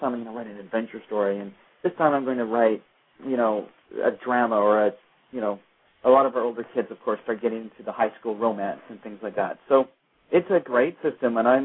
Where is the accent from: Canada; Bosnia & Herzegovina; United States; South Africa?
Canada; when I was a kid growing up in a small rural town, and it's probably much, I grew up in Canada, but it's much the same in the U.S.